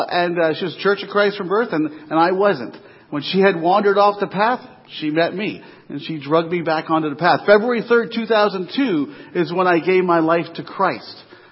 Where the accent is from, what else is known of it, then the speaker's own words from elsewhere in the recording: East Coast, United States; I'm from the East Coast, and Coney Island wasn't too far from where we lived.